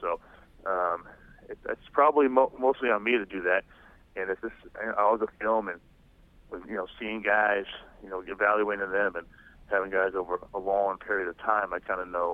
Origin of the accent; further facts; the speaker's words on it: Rhode Island, United States; I just decided to go back to my home state of Rhode Island and be a teacher.